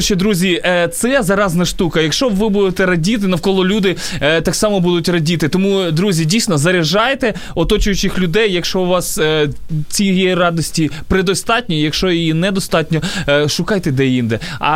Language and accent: Ukrainian; Zhytomyr, Zhytomyr Oblast, Ukraine; А я з Житомира